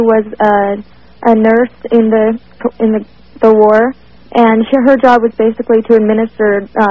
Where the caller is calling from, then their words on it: Salt Lake City, Utah, United States; I'm calling from Salt Lake City.